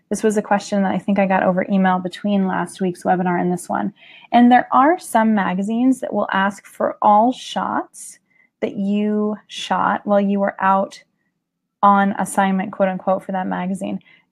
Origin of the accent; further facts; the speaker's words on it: California, United States; Now, I'm from California, and a lot of people from the West can tell you that the changing of the leaves